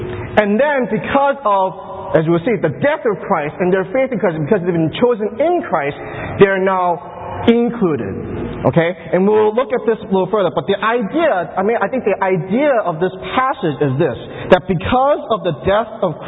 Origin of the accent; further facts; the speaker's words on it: Quincy, Massachusetts, United States; I grew up in Quincy, and the part of Quincy I grew up in if you look at a map, it's actually a peninsula.